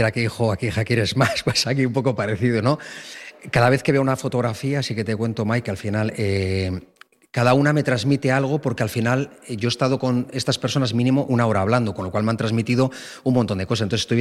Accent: Las Carreras, Basque Country, Spain; No soy tan joven, ya 50 años. Nací en el 74, soy de Las Carreras, Meatzaldea, una zona, bueno, pues una zona muy castigada con respecto a los trabajos

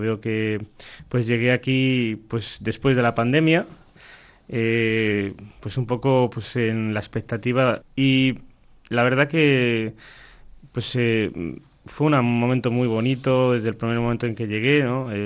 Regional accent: Madrid, Community of Madrid, Spain; also born or lived in Paris; Sí, yo soy originario de Madrid. Nací en Madrid, pero bueno, toda mi familia vive en Móstoles. Yo a los 18 años me fui a estudiar a París y allí estuve pues unos cuantos años, 7 años. Y luego volví a Madrid

